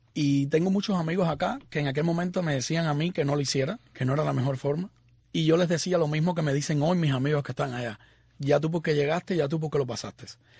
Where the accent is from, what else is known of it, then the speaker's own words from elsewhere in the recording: Cuba; now in United States; yo salí de Cuba en el 2019. En aquel momento salí porque ya no aguantaba más estar allá.